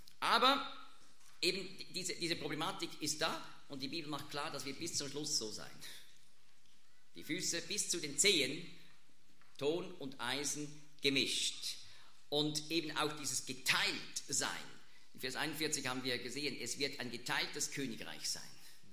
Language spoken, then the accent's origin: German; Switzerland; Also wir als Schweizer reiben uns manchmal, was?